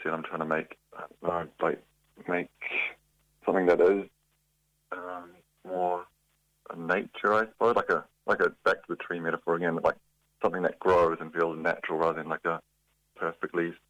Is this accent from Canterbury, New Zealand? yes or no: no; Auckland, New Zealand; now in Dunedin, New Zealand; I grew up in Auckland. I'm a painter. This year I moved down to Dunedin for the Francis Hodgkins Fellowship.